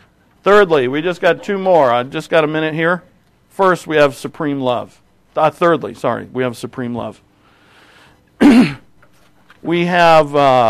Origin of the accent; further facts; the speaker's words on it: Boston, Massachusetts, United States; I'm from Boston.